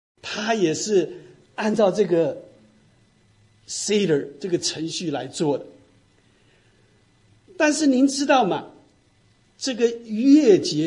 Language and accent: Chinese; China; 就好像我们中国人的怎么样新年大扫除一样